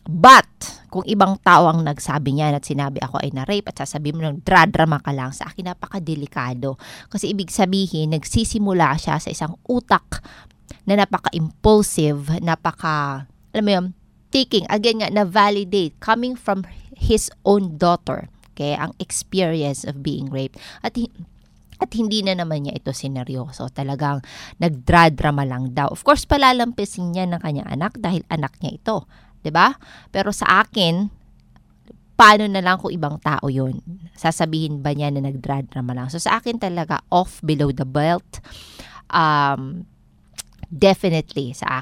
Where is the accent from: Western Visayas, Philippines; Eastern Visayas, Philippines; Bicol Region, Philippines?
Eastern Visayas, Philippines; ako ay taga Northern Samar